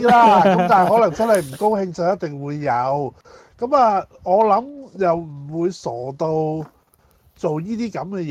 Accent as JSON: {"language": "Cantonese", "country": "Hong Kong", "said": "你會覺得我哋香港人係接受唔到嘅"}